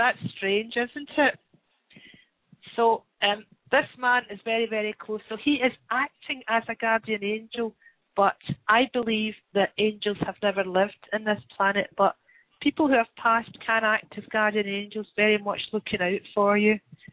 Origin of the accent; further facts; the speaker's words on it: Scotland, United Kingdom; I'm Scottish, and Scotch is a drink.